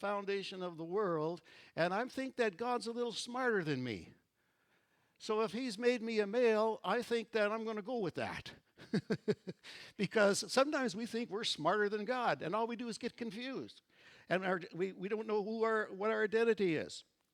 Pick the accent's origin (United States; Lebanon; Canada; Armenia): Canada; Edmonton, Alberta; being born and raised in Edmonton, we had a number of relatives in Vancouver.